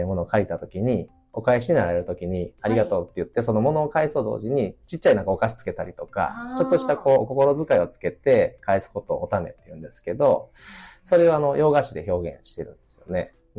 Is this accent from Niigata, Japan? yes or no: no; Kyoto, Japan; 私自身もずっと京都で生まれ育って、はい、京都の街が大好きですし